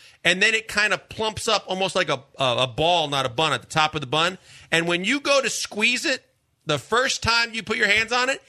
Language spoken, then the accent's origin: English; Milwaukee, Wisconsin, United States; Cream City moniker for my hometown.